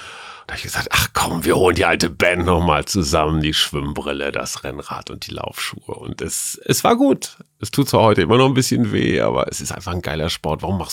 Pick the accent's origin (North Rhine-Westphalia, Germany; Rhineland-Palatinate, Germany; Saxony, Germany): North Rhine-Westphalia, Germany; Münster; Ja, ich denke immer ans Radfahren als Münsteraner.